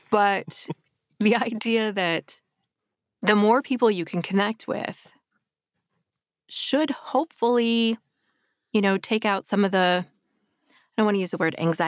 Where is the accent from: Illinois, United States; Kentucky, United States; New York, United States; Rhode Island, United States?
New York, United States; And as a New Yorker, I'm going to be judgy.